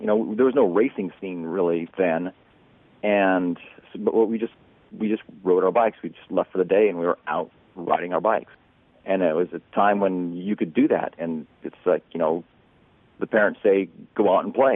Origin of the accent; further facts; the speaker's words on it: California, United States; also born or lived in Montana; Well, I grew up pretty much after living the first 7 years of my life in Montana. I then pretty much grew up in Southern California.